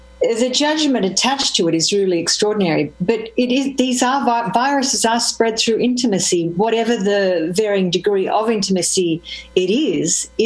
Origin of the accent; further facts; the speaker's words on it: Australia; So basically, we've always had this movement in Australia to try and get away from the monarchy and establish our independence, and it's called our Republican m